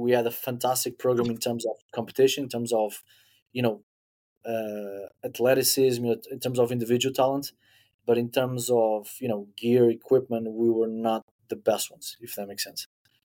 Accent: Portugal; English is a second language; I cannot talk by entire Europe because I'm only from Portugal

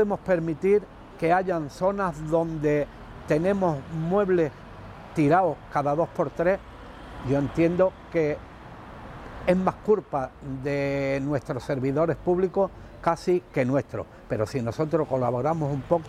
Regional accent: Algeciras, Andalusia, Spain; Nací en Algeciras, aquí mismo, concretamente dos calles más para arriba, en la calle Soria de La Bajadilla.

